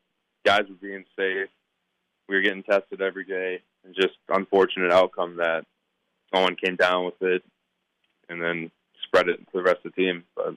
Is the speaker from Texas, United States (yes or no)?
no; Wisconsin, United States; I'm from Wisconsin. I grew up watching all the games and everything like that.